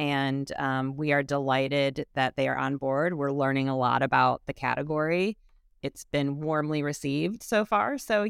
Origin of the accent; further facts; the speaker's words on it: Michigan, United States; accent: Michigan Midwestern; I feel like I still hear my Michigan Midwestern accent. No, born and raised in Michigan.